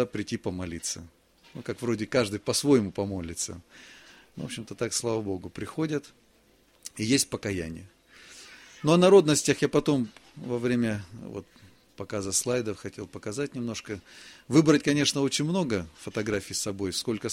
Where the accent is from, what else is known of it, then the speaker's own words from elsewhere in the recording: Nizhnevartovsk, Khanty-Mansi Autonomous Okrug, Russia; Приехал я из Нижневартовска, это север Тюменской области.